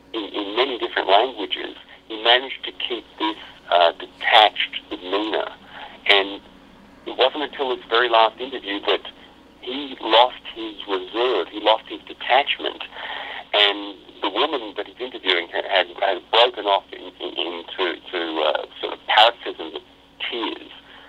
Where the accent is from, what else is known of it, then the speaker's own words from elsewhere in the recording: Australia; now in New York, United States; growing up in Australia and being fed Sesame Street as a kid